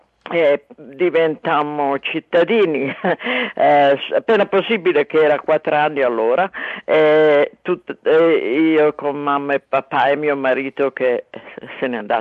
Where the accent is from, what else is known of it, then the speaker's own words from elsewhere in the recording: Canberra, Australian Capital Territory, Australia; era nel teatro qui a Canberra, sono di Canberra